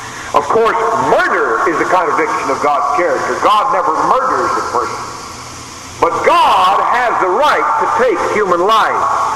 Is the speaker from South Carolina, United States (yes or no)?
yes; Columbia, South Carolina, United States; Since I was from Columbia, naturally, I was interested.